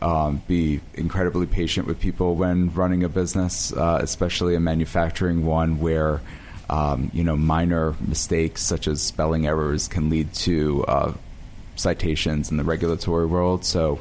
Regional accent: Cherry Hill, New Jersey, United States; Cherry Hill, New Jersey.

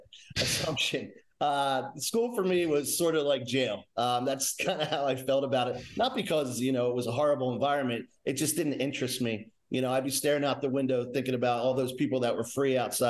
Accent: Pitman, New Jersey, United States; From South Jersey, specifically Pittman, New Jersey, and I have an older sister who's 5 years older than me.

